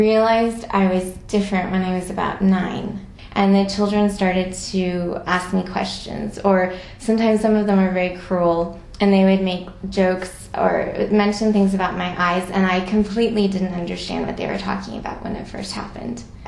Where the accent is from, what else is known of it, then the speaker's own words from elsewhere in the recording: United States; definitely Chinese American. So I think that in terms of how I identify, I would definitely say that I'm Chinese American.